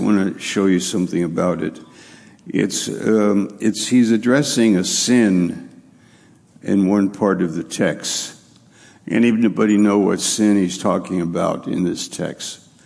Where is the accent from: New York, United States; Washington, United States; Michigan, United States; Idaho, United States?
New York, United States; Rome; I had an uncle in Clayton who was, I believe, we're from Rome, New York, so he was the first Roman lost in World War II.